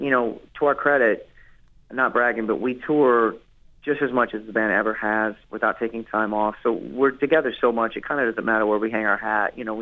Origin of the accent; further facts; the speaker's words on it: Texas, United States; and I am from Texas, and I live in Austin, Texas right now.